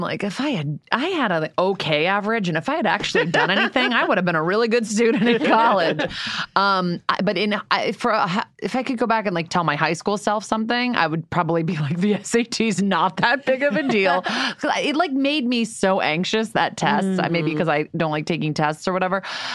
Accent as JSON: {"language": "English", "country": "United States", "said": "oh, you guys are American too?"}